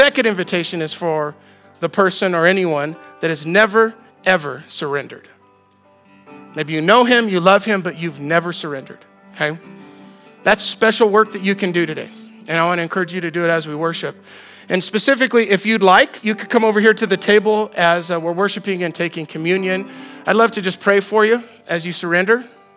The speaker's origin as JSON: {"language": "English", "region": "Colorado", "country": "United States", "tie": "born or raised there", "said": "Yesterday, I went on the long drive to my hometown in Southern Colorado"}